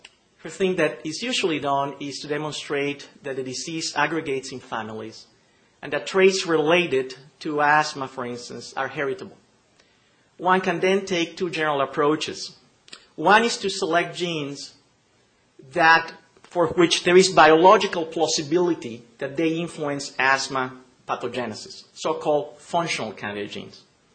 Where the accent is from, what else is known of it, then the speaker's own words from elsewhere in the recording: Barranquilla, Atlántico, Colombia; It's a fellow Colombian from my hometown, Barranquilla … who's of Lebanese descent.